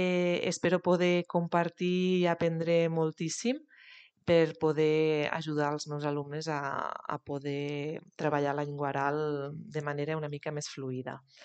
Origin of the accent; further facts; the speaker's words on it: Lleida, Catalonia, Spain; sóc de Lleida i treballo en un institut d'un poble de propet de Lleida.